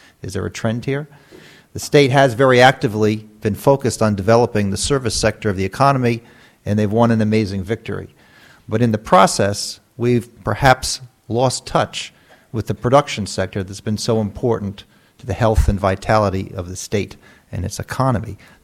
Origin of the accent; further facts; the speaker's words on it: Connecticut, United States; now in New Jersey, United States; I came from Connecticut, landed in North Jersey 36 years ago, haven't found a way to get out yet, and perhaps I never will.